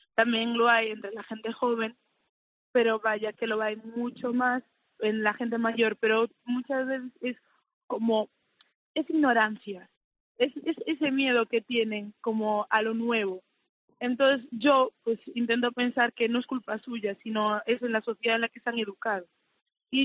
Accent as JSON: {"language": "Spanish", "region": "Galicia", "country": "Spain", "said": "Yo me siento 50-50, senegalesa y 50 gallega."}